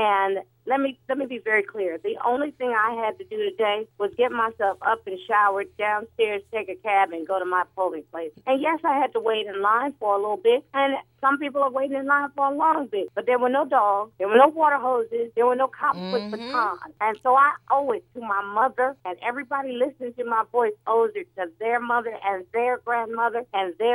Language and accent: English; North Carolina, United States; First of all, you know I'm from North Carolina, so I'm happy to call in.